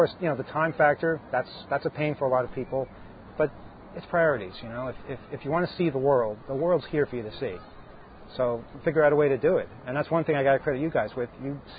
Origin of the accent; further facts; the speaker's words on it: United States; I am American, and you know, I haven't had any issues with people about anything.